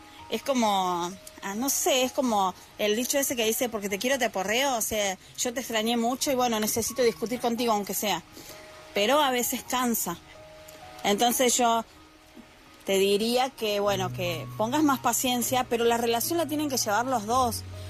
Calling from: Argentina; desde Argentina.

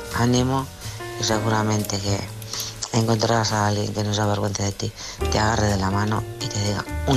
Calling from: Alcorcón, Community of Madrid, Spain; de Alcorcón.

